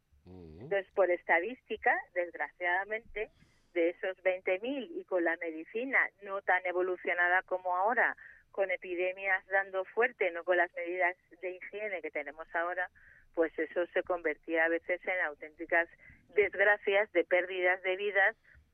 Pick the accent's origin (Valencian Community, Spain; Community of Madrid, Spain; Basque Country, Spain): Basque Country, Spain; en la mitología vasca, en mi tierra, era habitual enterrar a los niños recién nacidos y fallecidos.